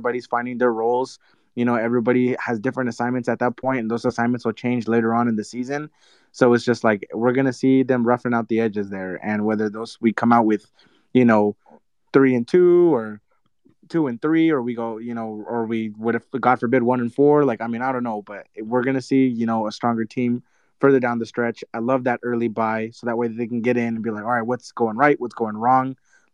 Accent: Pasadena, California, United States; I'm from Pasadena, home of the Rose Bowl.

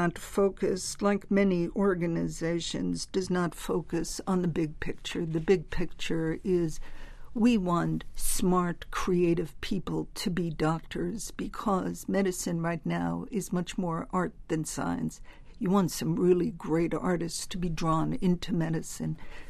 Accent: Massachusetts, United States; My home state.

